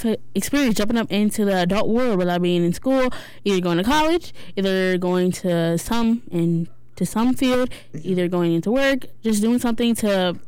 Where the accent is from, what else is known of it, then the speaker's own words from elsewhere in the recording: Lawrence Township, United States; I was born and raised in Lawrence Township.